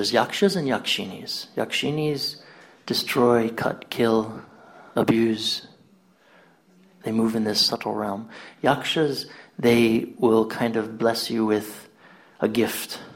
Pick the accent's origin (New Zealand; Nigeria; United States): United States; Florida; Me, I grew up in Florida, so you pick them up and you just throw them out of the way.